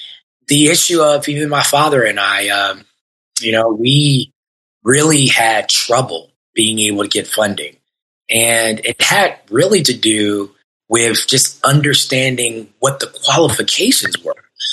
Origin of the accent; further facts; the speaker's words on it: Maryland, United States; also born or lived in Georgia; now in Delray Beach, United States; I was raised in Maryland, and from Maryland, I was went to Georgia, and that's when I did a lot of real estate